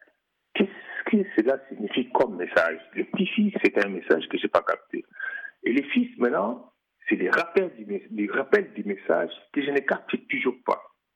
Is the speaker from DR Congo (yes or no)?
yes; Kisangani, Tshopo, DR Congo; je me suis réuni des réunions du parti à la maison chez nous, à Kisangani. Moi, j'étais tout petit, j'avais 8 ans.